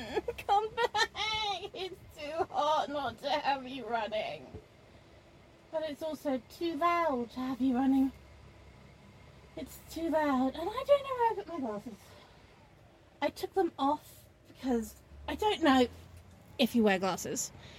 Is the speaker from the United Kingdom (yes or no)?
yes; England, United Kingdom; Because I'm not designed for summer. I'm so English. I'm so English. You see, the problem with the UK is it's not designed for any extreme of weather.